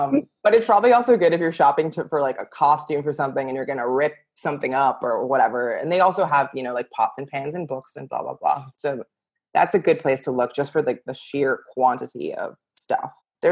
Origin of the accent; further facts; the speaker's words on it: New York, United States; But then I grew up in New York where like it would often snow several feet.